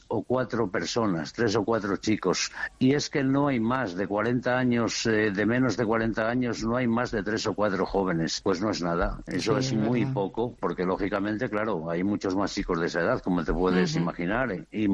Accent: La Bóveda de Toro, Castile and León, Spain; Mira, yo te pondría como ejemplo en la bóveda de Toro, que es mi pueblo

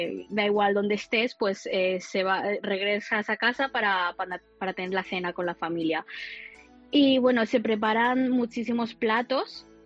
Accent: China; Spanish is a second language; now in Spain; Y bueno, el dialecto es... se dice Qin Tianhua.

